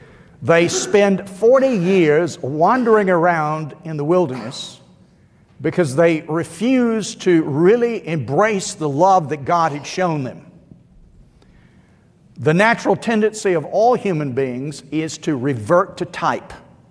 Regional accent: Columbus, Georgia, United States; I grew up in Columbus, Georgia.

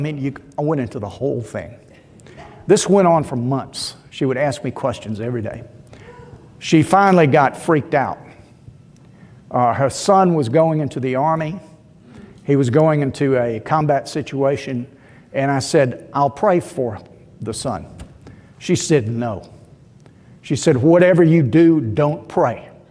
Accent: Columbus, Georgia, United States; Growing up in Columbus, Georgia, in the early days of television, and waiting to hear my favorite cowboy show come on at 5 in the afternoon. There was only one station in Columbus at the time.

